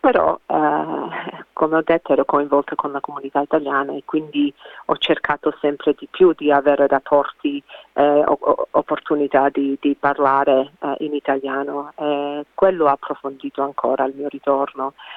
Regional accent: Australia; facciamo parte di una cultura diversa e ricca qui in Australia. Però adesso mi confronto con tanti italiani in Italia, mi rendo conto che sono proprio australiana. Forse non sono italiana quanto sembrava prima.

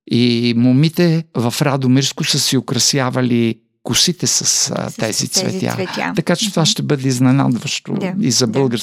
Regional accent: Kyustendil, Kyustendil Province, Bulgaria; А в моя роден град Кюстендил представих една изложба

